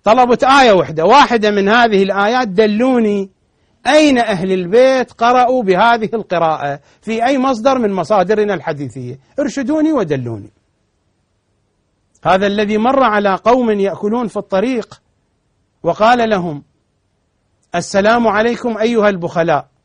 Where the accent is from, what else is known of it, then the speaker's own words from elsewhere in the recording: Iraq; وإحنا هم عراقيين وهم موجودين في كل مكان يعني خارج العراق